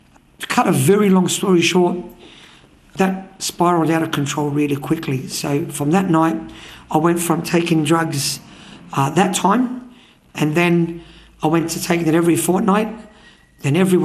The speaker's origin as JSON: {"language": "English", "town": "Sydney", "region": "New South Wales", "country": "Australia", "tie": "born or raised there", "said": "I was born in St. George Hospital in the 70s and I grew up in Lakemba in the 70s and the 80s. Lakemba was just all Lebanese, or that's all I remember it of anyway."}